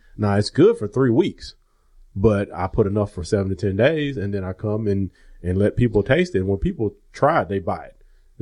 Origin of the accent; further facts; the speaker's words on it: Southwest, United States; growing up in the Southwest, you open a jar